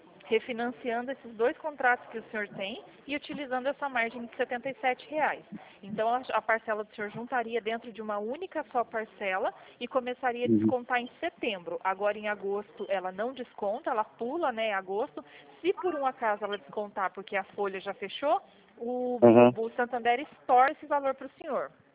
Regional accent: Paranaguá, Paraná, Brazil; also born or lived in Ariquemes; eu fui nascida em Ariquemes, Rondônia. Fui criada em Paranaguá, no Paraná. E hoje já faz 22 anos que eu moro aqui no estado de São Paulo.

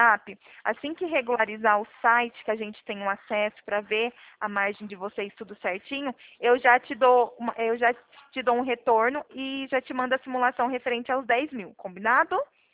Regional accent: São Paulo, Brazil; Eu sou daqui do interior de São Paulo.

